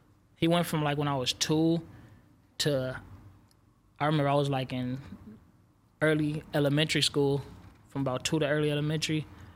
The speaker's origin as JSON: {"language": "English", "town": "Los Angeles", "region": "California", "country": "United States", "tie": "born or raised there", "said": "I'm from South Central L.A."}